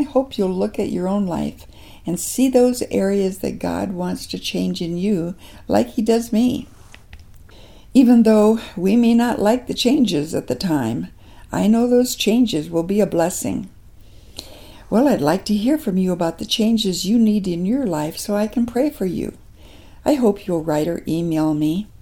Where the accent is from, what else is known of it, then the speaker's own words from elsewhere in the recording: South Dakota, United States; born there; Since I was born in South Dakota, some years ago a friend sent me a picture of a 100-year-old South Dakota grain elevator.